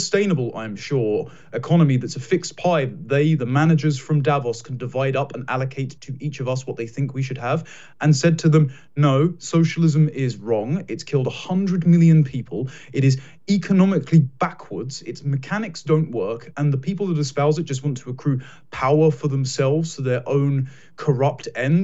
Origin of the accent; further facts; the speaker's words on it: United Kingdom; as a Brit